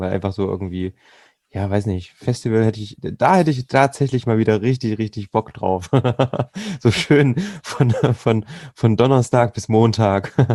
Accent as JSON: {"language": "German", "region": "Thuringia", "country": "Germany", "said": "bei uns in Thüringen"}